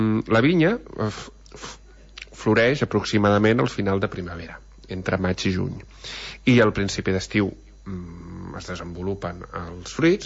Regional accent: Catalonia, Spain; Som catalans, sobretot.

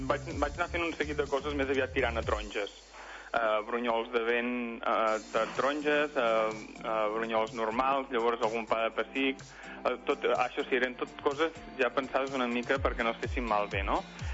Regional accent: Figueres, Catalonia, Spain; Nosaltres som originals de Figueres.

